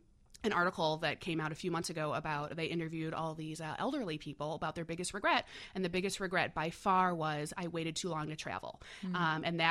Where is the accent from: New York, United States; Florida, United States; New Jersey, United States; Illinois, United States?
Illinois, United States; Evanston; He was the Northwestern basketball coach. Mm-hmm. When I was growing up in Evanston